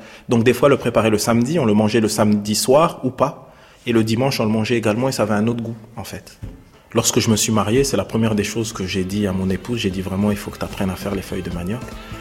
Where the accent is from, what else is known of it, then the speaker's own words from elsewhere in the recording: Strasbourg, Grand Est, France; J'ai grandi au Neuf, à Strasbourg. Mais ça me ramène aussi à mes racines africaines, mes racines congolaises.